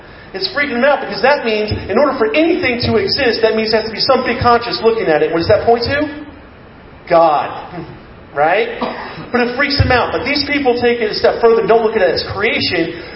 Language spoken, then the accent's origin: English; United States; I love being an American because we all know Jesus is a Texan